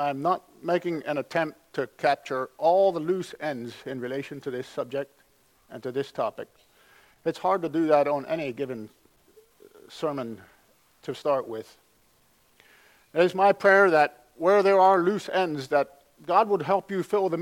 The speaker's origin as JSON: {"language": "English", "region": "Pennsylvania", "country": "United States", "said": "because I am from Pennsylvania, and because I am from Lancaster County, and the fact that I am a pastor, and the fact that I am a pastor from Weavertown Amish Mennonite Church"}